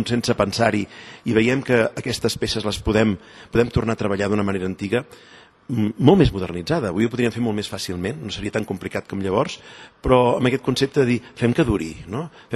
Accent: Catalonia, Spain; fins i tot com a catalans, com a pallaresos, com a vallfosquins

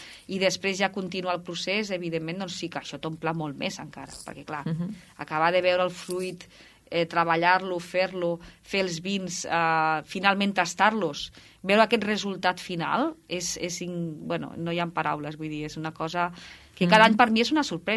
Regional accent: Balaguer, Catalonia, Spain

